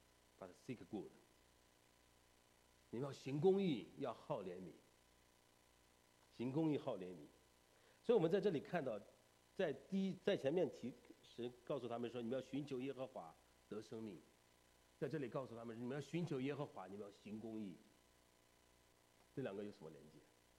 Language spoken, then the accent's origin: Chinese; China; 我们中国人也是这样，对不对？